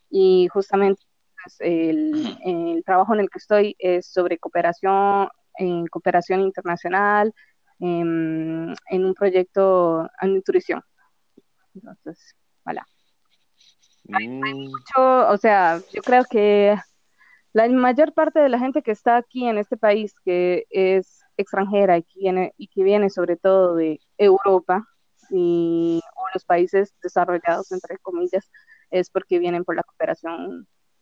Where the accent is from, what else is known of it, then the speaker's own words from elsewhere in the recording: Costa Rica; moved away as an adult; En realidad, esto fue hace 4 años que me fui de Costa Rica. Me fui de Costa Rica porque estaba buscando nuevas oportunidades.